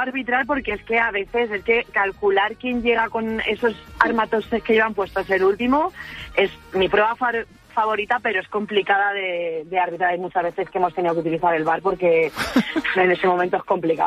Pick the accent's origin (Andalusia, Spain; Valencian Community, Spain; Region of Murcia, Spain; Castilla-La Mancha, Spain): Castilla-La Mancha, Spain; en mi pueblo, que son 11 habitantes censados, la Fuensaleñana, ahí en Guadalajara, en plena Alcarria, solo había una televisión